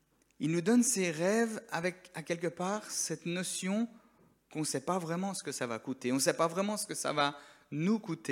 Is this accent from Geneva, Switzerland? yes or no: yes; Geneva, Switzerland; J'ai grandi à Genève